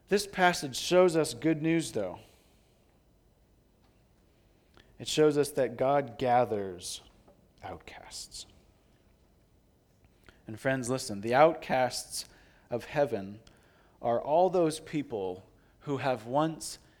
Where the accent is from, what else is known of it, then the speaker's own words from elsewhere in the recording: California, United States; I grew up in California.